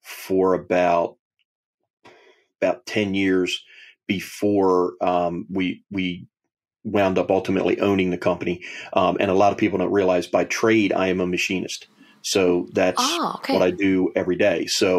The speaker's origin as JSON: {"language": "English", "region": "Delaware", "country": "United States", "tie": "born or raised there", "said": "So I was born in Delaware, and I actually live, well, unfortunately, both my parents have passed away, but I live in the same town that I grew up"}